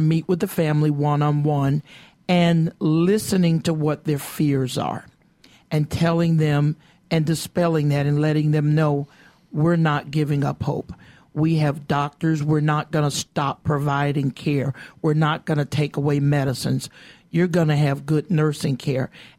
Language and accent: English; St. Petersburg, Florida, United States; I grew up in St. Petersburg, Florida.